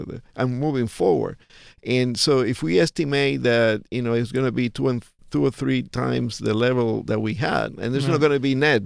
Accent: Puerto Rico; also born or lived in New York; New York, I grew up in Puerto Rico, and New York was always, until I was in my mid-20s

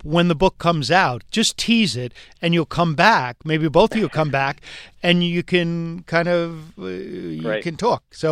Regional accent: New York, United States; I grew up in New York, live in New York

